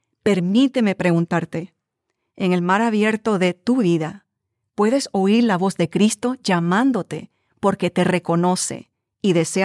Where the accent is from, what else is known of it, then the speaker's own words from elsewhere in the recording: Panama; Eso me asombró porque ya habían pasado 30 años desde que en mi país, Panamá, yo había sido una figura de la televisión.